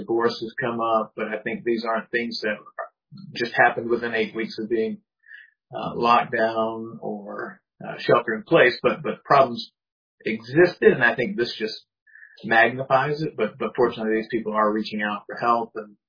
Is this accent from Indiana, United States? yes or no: no; South Carolina, United States; also born or lived in Florida / Chicago; now in Springfield, United States; I am from South Carolina. Been North Carolina, Florida, Chicago, but currently I am serving Emmanuel Bible Church in Springfield, Virg